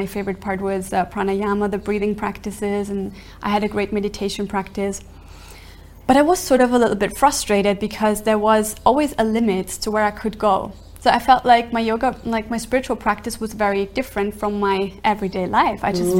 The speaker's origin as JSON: {"language": "English", "country": "Austria", "tie": "born or raised there", "said": "I'm from Austria."}